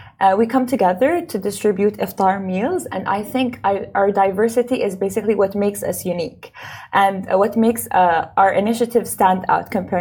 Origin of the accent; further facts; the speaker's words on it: Dubai, United Arab Emirates; born and raised in Dubai.